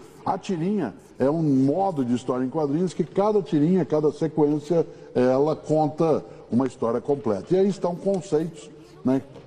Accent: Londrina, Paraná, Brazil; eu nasci em Londrina, no norte do Paraná. Na minha cidade não havia TV até eu fazer 10 anos de idade.

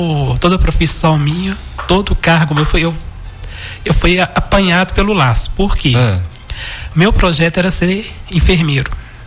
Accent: Paraopeba, Minas Gerais, Brazil; sou daqui de Paraupeba.

